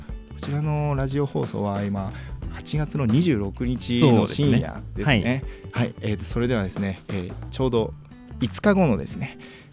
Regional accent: Nara, Japan; now in Tokyo, Japan; 僕は出身、奈良県なんですけれども、はいはい、そう、まあ、東京に来て、まあ、今年で、そうですね、8年になるんで

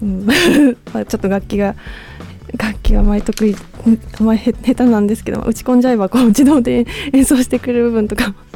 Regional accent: Kochi, Japan; moved away as an adult; now in Tokyo, Japan; そうですね、高知で、はい。でそれから、まあ、1年半ちょっと前に、東京で音楽活動やってみたいなと思って上京してきました、うん、そんな感じですね。

